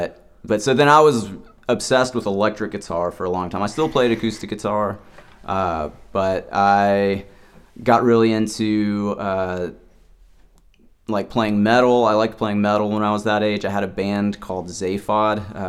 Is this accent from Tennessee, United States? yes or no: yes; Chattanooga, Tennessee, United States; And then after that, I moved back to Chattanooga, which is my hometown.